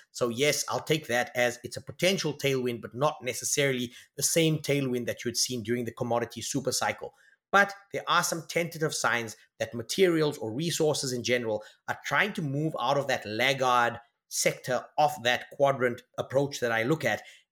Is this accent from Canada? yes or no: no; South Africa; As a South African investor, this has a material bearing, because South Africa is still viewed as a commodity-heavy economy, correctly or incorrectly.